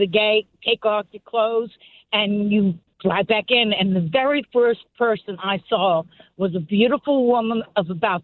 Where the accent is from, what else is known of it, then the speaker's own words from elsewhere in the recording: New Orleans, Louisiana, United States; I'm also from New Orleans.